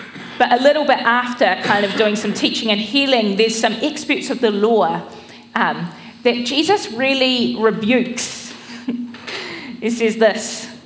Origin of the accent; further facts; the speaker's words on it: Wellington, New Zealand; I grew up in Wellington and then moved inland Kapiti. My parents bought a retreat centre. So that was the kind of context I grew up in, the faith I grew up in.